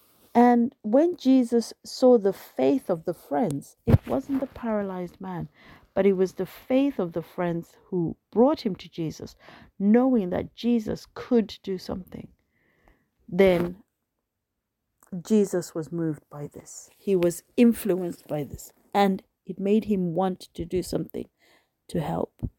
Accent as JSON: {"language": "English", "country": "Zimbabwe", "tie": "born or raised there", "said": "when I've gone back to my hometown in Zimbabwe, even though the trees might have changed or the bushes are bigger"}